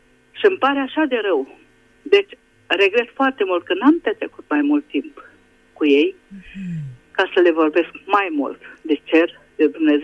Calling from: Budapest, Hungary; vă sunt din Budapesta.

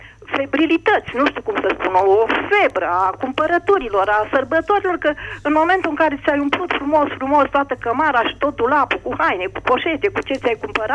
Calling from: Piatra Neamț, Neamț County, Romania; din Piatra Neamț

